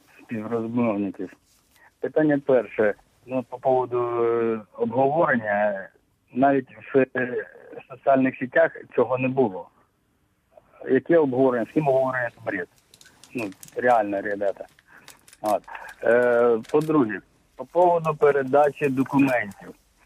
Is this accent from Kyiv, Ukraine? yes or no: yes; Kyiv, Ukraine; я з Києва.